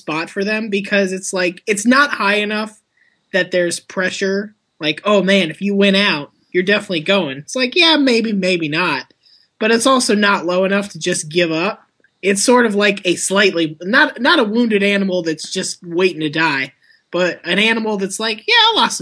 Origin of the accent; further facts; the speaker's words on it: Florida, United States; Did I mention I'm from Florida?